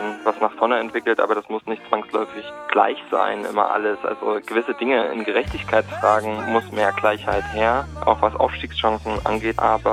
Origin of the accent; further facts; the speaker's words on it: East Germany, Germany; dass man da auch eingeladen wird als Ostdeutscher, um darüber zu sprechen